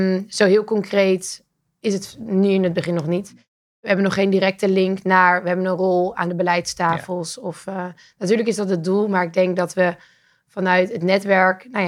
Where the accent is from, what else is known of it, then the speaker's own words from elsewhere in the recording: Herpt, North Brabant, Netherlands; also born or lived in Vlijmen; Ik ben geboren in Brabant, in Vlijmen. Een klein dorpje naast Den Bosch. En maar al vroeg verhuisd naar nog een kleiner dorpje. Dat dorpje heette Herpt. 750 inwoners in Rotonde.